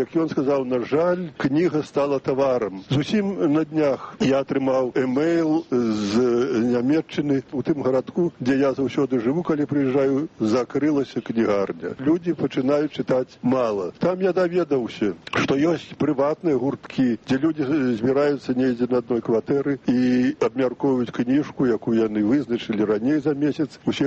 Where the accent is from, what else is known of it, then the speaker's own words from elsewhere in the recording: Minsk Region, Belarus; Я, калі быў малады, я пачынаў пісаць па-расейску, і там я адчуў, што гэта не мая мова. Я вырас на Вілейшчыне, і там я не чуў ні нямецкай мовы, ну, польскую рэдка.